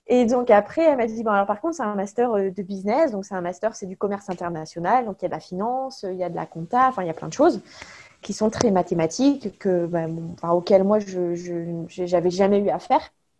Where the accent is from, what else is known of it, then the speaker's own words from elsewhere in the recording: France; en tant que Française, j'avais l'impression d'avoir des amis partout, mais vraiment partout.